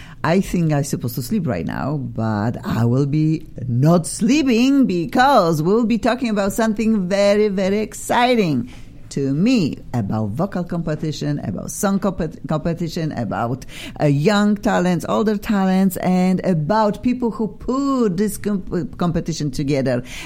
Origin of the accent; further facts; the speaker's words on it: Australia; now in United States; I'm originally from Australia. And now I'm in America.